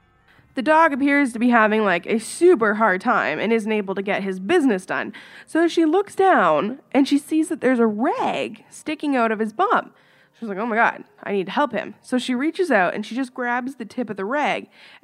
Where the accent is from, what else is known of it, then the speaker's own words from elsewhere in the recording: Canada; Can you tell I'm Canadian?